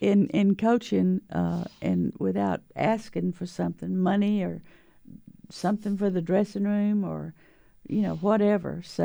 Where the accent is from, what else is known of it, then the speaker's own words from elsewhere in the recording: Louisiana, United States; also born or lived in West Texas; Of course, born and raised in Louisiana. Did start first grade in West Texas, though.